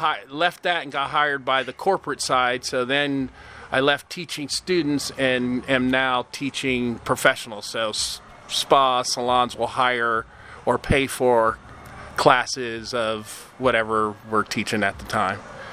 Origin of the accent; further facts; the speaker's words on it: Columbus, Ohio, United States; I'm from Columbus. I was a local kid that made it. I played for Ohio State from 85 to 89 basketball.